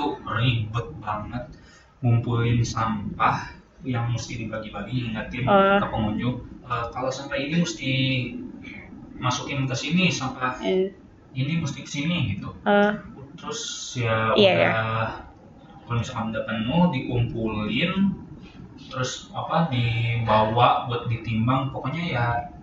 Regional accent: South Tangerang, Banten, Indonesia; gue kan dari Tangsel

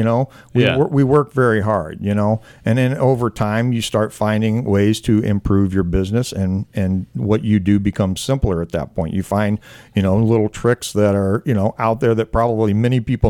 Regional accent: Missouri, United States; I grew up in North County, as many of us, you know, in this area did.

